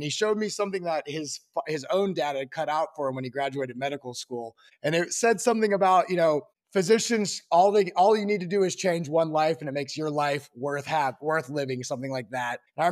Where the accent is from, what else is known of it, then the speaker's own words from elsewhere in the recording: Tennessee, United States; growing up in the U.S., especially down south, I'm from Tennessee originally, you know, football is like lifeblood down here.